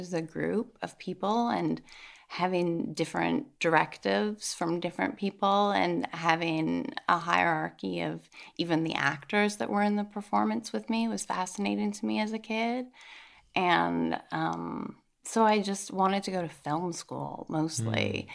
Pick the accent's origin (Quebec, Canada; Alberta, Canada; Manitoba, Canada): Alberta, Canada; Edmonton; also born or lived in Vancouver / Victoria / Calgary; now in Los Angeles, United States; I grew up in Edmonton in Canada, 19 years. Vancouver, Victoria, 3 years. Calgary, 12 years. And now LA, 12 years.